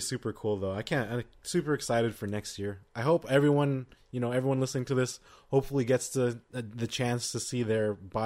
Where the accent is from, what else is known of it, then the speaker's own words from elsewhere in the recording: Australia; I'm Australian, mate.